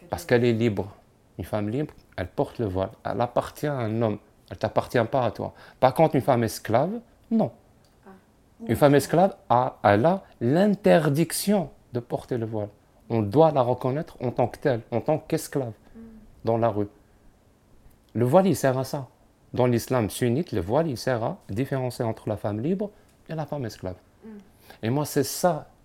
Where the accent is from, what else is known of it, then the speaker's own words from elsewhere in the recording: Algeria; je suis algérien, je suis marié depuis 10 ans.